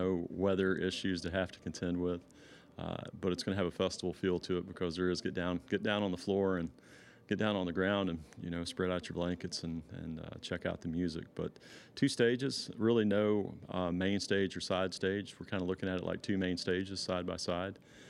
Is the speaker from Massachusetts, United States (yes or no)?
no; North Carolina, United States; now in Nashville, United States; Yep, located in Nashville now, a long way, well, not that far, 4 hours from the mountains that I grew up in Western North Carolina